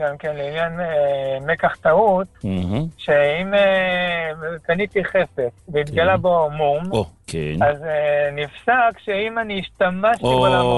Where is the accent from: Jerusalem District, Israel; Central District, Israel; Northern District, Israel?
Jerusalem District, Israel; Jerusalem